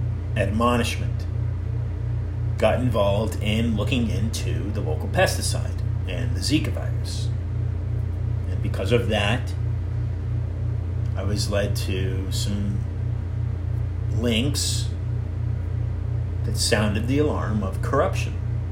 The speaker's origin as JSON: {"language": "English", "country": "United States", "said": "because I'm an American"}